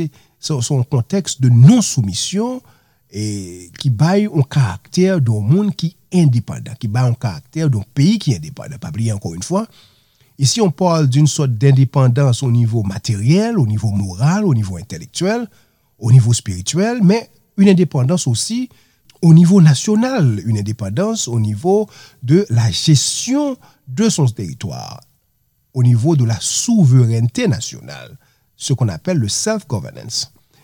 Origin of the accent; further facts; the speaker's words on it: Haiti; en tant qu'Haïtien, nous connaissons l'histoire, non?